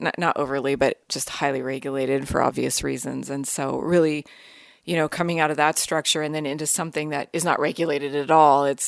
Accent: Seattle, Washington, United States; I come from the Seattle area

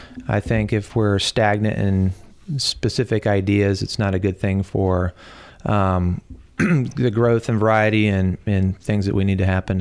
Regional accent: Georgia, United States; also born or lived in Rapid City, South Dakota / California / Washington; So I was born in Rapid City, South Dakota. My dad was in the military, flew B-52 nuclear bombs during the Cold War, and so it's pretty cool. And then moved to California, and then Washington State, and then moved to Georgia at about age six in the mid-80s.

